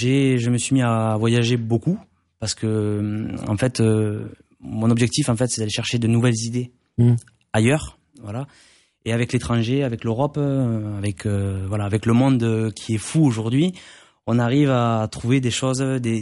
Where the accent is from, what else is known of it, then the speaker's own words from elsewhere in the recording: Montauban, Occitanie, France; moi je suis originaire de Montauban, donc je suis vraiment natif d'ici, de la région